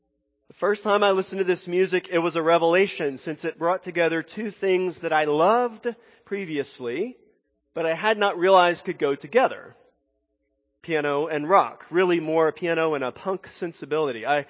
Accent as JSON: {"language": "English", "region": "Louisiana", "country": "United States", "accent": "southern", "said": "Thankfully … did not take a class to lose his southern accent, nor did I. Though sometimes people are still surprised when I tell them I'm from Louisiana."}